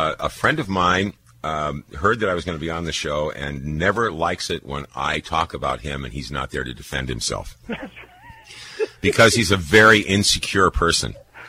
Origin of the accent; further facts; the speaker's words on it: West Hartford, Connecticut, United States; I said, come on, you know, I'm from West Hartford